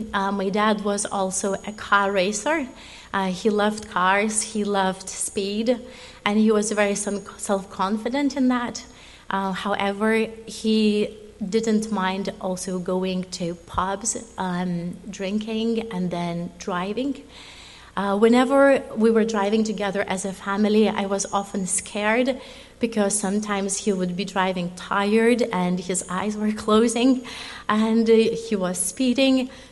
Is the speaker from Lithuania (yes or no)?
yes; Lithuania; I come from Lithuania.